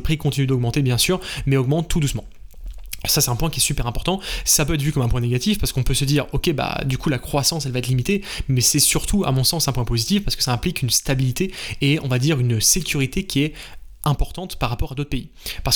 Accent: France; pas dans mon pays d'origine qui est la France

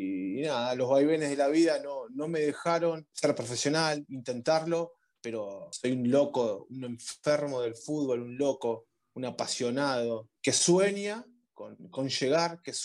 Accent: Florencio Varela, Buenos Aires Province, Argentina; born there; Yo nací en Florencio Varela, que es la ciudad natal de Defensa y Justicia.

